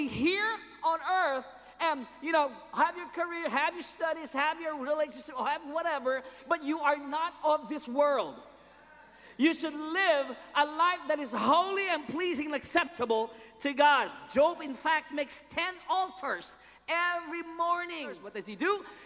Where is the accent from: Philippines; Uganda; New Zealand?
Philippines; now in United States; The problem with Americans today, I'm Filipino, so I can say this.